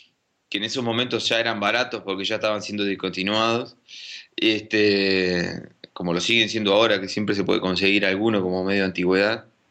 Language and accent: Spanish; Montevideo, Uruguay; born there; como bien vos sabés, sos uruguayo, acá es una sociedad que se toca mucho música en la calle y en las viviendas donde yo nací, ahí en Avenida y Propios